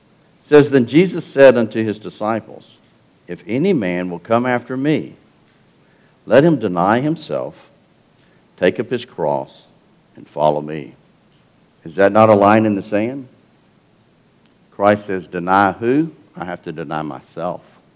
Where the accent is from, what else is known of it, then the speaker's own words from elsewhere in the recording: Texas, United States; I'm a Texan as well, and I have a favorite story from Texas history.